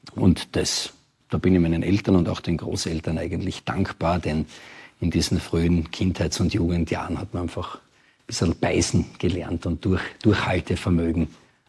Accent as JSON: {"language": "German", "region": "Styria", "country": "Austria", "tie": "born or raised there", "said": "Das Aufwachsen war in der Steiermark, wir sind aus der Steiermark."}